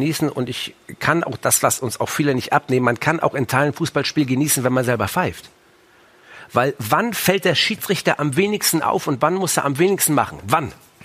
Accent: Hamburg, Germany; Aus Hamburg, Mümmelmannsberg komme ja. ich.

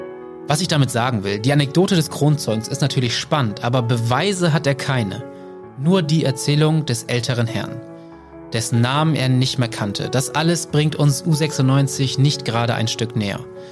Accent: Wilhelmshaven, Lower Saxony, Germany; Daran erinnere ich mich auch noch aus meiner Kindheit. Ich bin gebürtiger Wilhelmshavener.

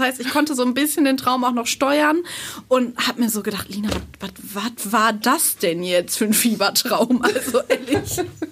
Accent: North Rhine-Westphalia, Germany; ich komme ja aus dem Kreis Warndorf

